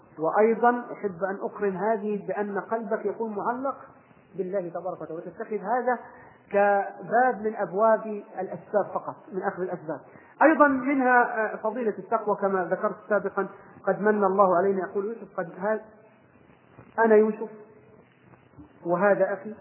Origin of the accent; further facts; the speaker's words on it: Egypt; كثير من الناس تلقاه مثلا عندنا في مصر ما شاء الله راح طلع دول الخليج